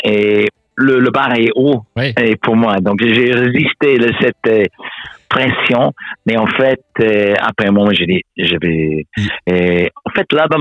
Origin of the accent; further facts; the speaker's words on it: Glasgow, Scotland, United Kingdom; born there; French is a second language; je suis né à Glasgow, en Écosse, mais racine irlandaise.